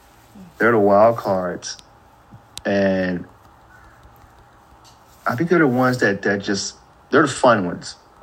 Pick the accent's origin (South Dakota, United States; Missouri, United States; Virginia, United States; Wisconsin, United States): Missouri, United States; St. Louis; And I see this a lot where I came from St. Louis